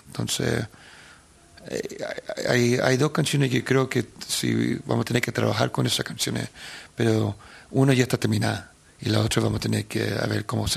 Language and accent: Spanish; Viña del Mar, Valparaíso, Chile; I said, no, yo soy de Viña.